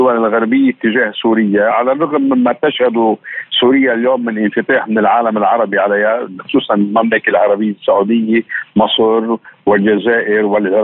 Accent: Lebanon; يستهدف في الدرجة الاولى برأينا نحن كلبنانيين

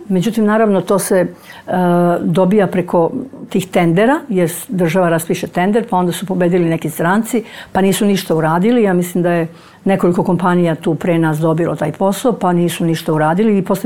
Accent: Serbia; moved away; also born or lived in Russia / Belarus; mi smo kao prognani iz Srbije otišli da radimo, da se vratimo ponovo, da radimo u Rusiju, pa i Belorusiju i te zemlje bivšeg Sovjetskog saveza, gde smo radili punih 35 godina, možda i više.

